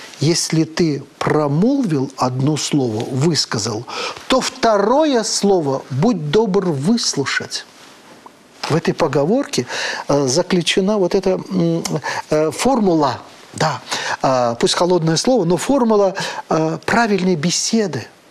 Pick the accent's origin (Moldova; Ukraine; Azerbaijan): Azerbaijan; Дело в том, что у меня на родине, в Азербайджане, есть такой район горный, очень красивый, очень красивый.